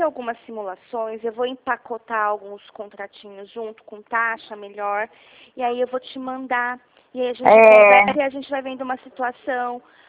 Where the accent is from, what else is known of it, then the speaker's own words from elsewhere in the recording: Dracena, São Paulo, Brazil; Sim, sou aqui de Dracena, sim.